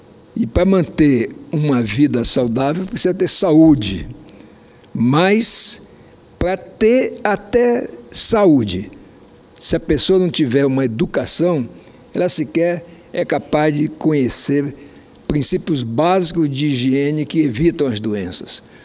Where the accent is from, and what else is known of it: Roraima, Brazil